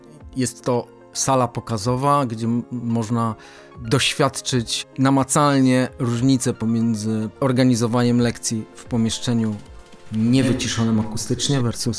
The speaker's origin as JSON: {"language": "Polish", "town": "Szczecin", "region": "West Pomeranian Voivodeship", "country": "Poland", "said": "Jesteśmy wszyscy ze Szczecina, stąd są nasze korzenie."}